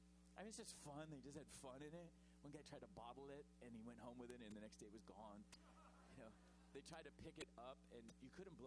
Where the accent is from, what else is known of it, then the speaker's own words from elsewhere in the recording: Wales, United Kingdom; You hear stories of Welsh revivals. Study the Welsh revival. Oh, my goodness. I'm Welsh.